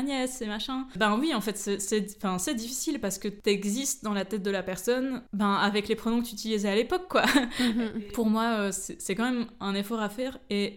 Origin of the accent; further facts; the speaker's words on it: Belgium; moved away; J'ai grandi en Belgique et j'ai déménagé